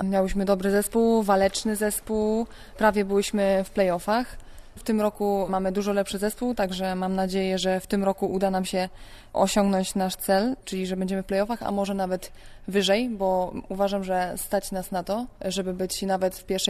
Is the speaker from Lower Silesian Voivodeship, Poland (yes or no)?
yes; Lubań, Lower Silesian Voivodeship, Poland; now in Berlin, Germany; Z Lubania, także jestem rodzinna